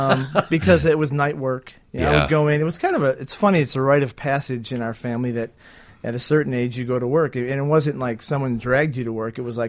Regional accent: Blue Island, Illinois, United States; I grew up in Blue Island, south suburbs.

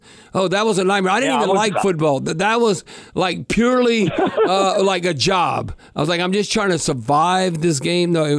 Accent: Louisiana, United States; accent: Cajun; So in my Cajun accent.

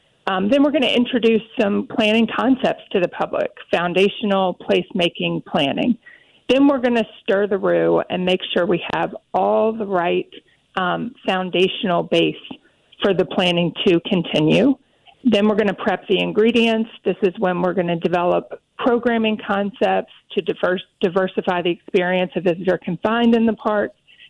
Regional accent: Arkansas, United States; now in New Orleans, United States; I grew up in Arkansas. I've been in New Orleans since 1999.

